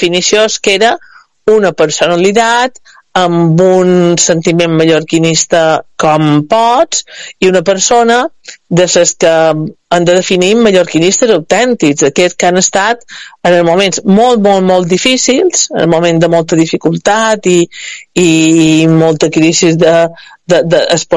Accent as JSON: {"language": "Catalan", "town": "Palma", "region": "Balearic Islands", "country": "Spain", "tie": "born or raised there", "said": "perquè jo som del Fortí, vaig néixer al Fortí"}